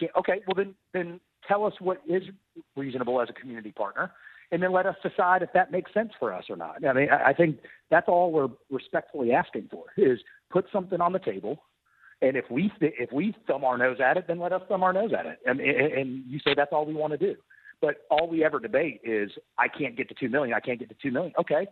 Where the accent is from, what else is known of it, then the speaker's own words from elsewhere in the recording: United States; But I think this is a no-brainer as an American.